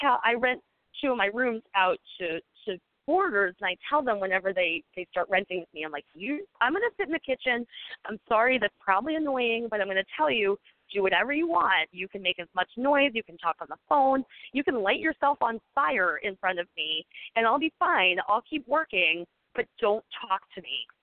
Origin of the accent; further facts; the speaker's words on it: Annapolis, Maryland, United States; now in Camden, United States; the newspaper where there was the shooting today, is my hometown newspaper. So that affected me kind of deeply. There's a lot of great stuff to write about in Annapolis